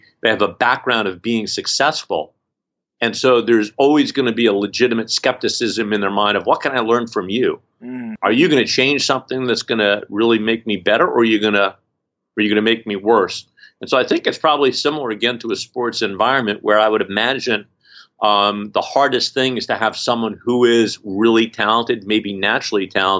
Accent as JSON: {"language": "English", "town": "Brooklyn", "region": "New York", "country": "United States", "tie": "born or raised there", "said": "So I was a kid growing up in Brooklyn. I was about 10 in 68, 69."}